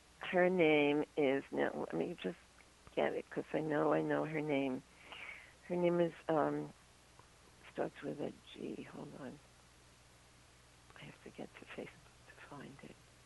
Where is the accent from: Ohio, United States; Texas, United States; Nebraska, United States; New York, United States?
New York, United States; Brooklyn; I am from Brooklyn streets, from You Bet Syrup and Kukla, Fran, and Ollie, from Grandma's Kitchen on Friday afternoons